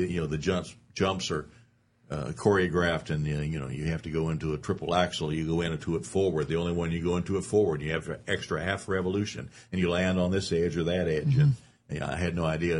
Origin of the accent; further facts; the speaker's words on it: Kentucky, United States; well, you're lucky I'm not there because I'm from Kentucky, and I would make you look really bad.